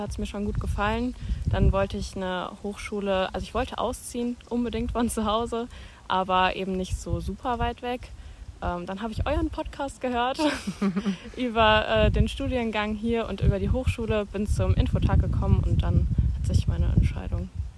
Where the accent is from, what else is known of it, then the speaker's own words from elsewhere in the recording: Bonn, North Rhine-Westphalia, Germany; ich komme aus Bonn.